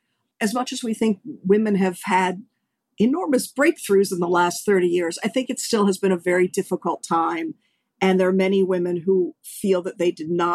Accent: Washington, District of Columbia, United States; I did visit the White House because I grew up in Washington.

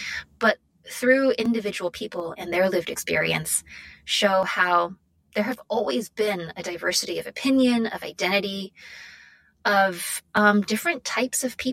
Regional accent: United States; And so I straddle these two worlds of both being an American and identifying quite strongly with Chinese culture, but not with the political project that is modern day China.

